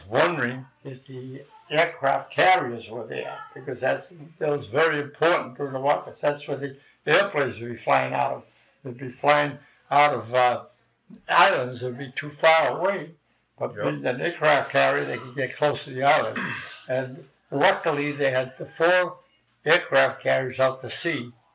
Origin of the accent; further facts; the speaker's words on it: Haverhill, Massachusetts, United States; I come from Havel, Massachusetts